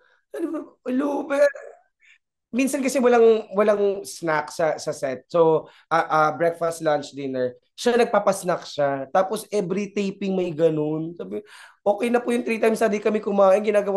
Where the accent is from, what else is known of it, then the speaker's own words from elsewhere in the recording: Central Luzon, Philippines; magpatayo ng bahay para kanila mama, papa dito sa probinsya namin sa Zambales.